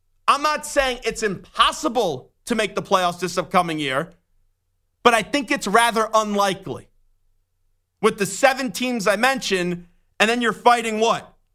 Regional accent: New York, United States; I grew up in New York, And I didn't grow up as a Knicks fan. I rooted for the Nets.

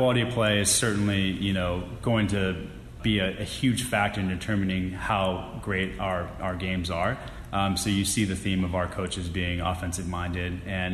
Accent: Bellevue, Washington, United States; Yeah, I grew up in Bellevue.

